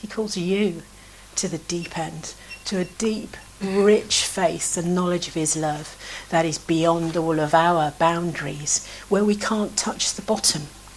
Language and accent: English; United Kingdom; but we're British, so that probably isn't possible.